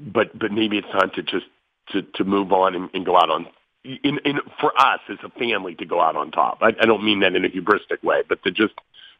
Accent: Moon, Pennsylvania, United States; I grew up in Moon, and it was about 20% unemployment in Allegheny County.

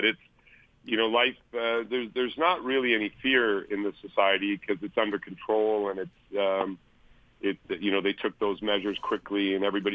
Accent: Switzerland; English is a second language; I experienced it through my home country, Switzerland

